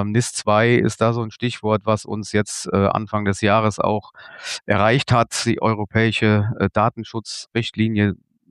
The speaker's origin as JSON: {"language": "German", "town": "Daaden", "region": "Rhineland-Palatinate", "country": "Germany", "tie": "born or raised there", "said": "Wir haben hier im Westerwald, hier in meiner Heimatgemeinde in Daaden, einen Wald mit 1.000 Bäumen gepflanzt."}